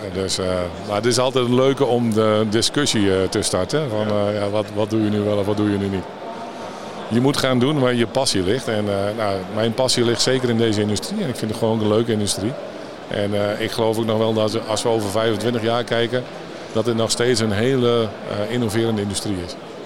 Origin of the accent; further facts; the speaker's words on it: Netherlands; Wij zijn Nederlanders.